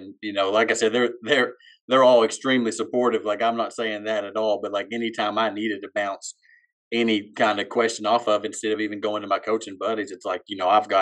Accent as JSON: {"language": "English", "town": "Paris", "region": "Arkansas", "country": "United States", "tie": "born or raised there", "said": "So I'm originally from Paris, Arkansas, which is, you know, right below Northwest Arkansas, kind of that Western Arkansas River Valley. I was fortunate enough to grow up there"}